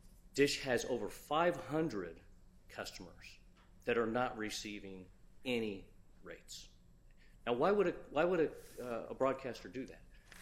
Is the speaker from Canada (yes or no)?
no; Richmond, Indiana, United States; growing up in Richmond, Indiana, my dad was a lawyer at a four-person firm.